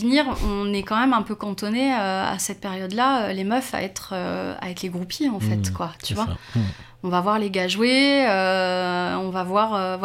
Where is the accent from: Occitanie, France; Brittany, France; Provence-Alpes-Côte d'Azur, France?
Brittany, France; Rennes; Née, j'ai grandi à Rennes, ouais.